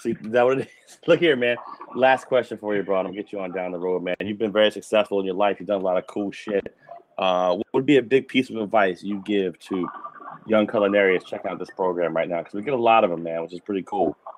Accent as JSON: {"language": "English", "region": "Virginia", "country": "United States", "said": "I'm from Virginia originally, kind of down south."}